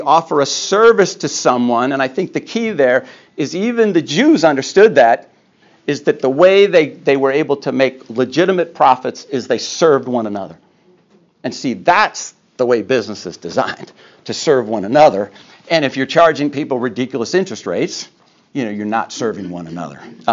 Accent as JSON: {"language": "English", "town": "Philadelphia", "region": "Pennsylvania", "country": "United States", "tie": "born there", "said": "I was born in Philadelphia, and the Liberty Bell is still there today."}